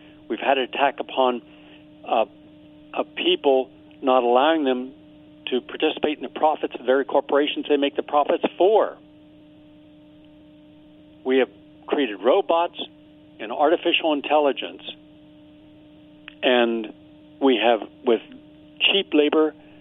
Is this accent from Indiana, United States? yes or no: no; Kentucky, United States; whether it was coal miners in Tennessee, West Virginia, my home state, Kentucky, and parts of Pennsylvania.